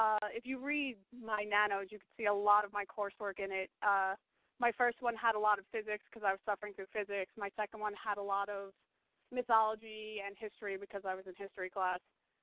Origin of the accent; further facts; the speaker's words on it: Ireland; I'm very Irish, and people that know Irish people know we're storytellers and we exaggerate everything.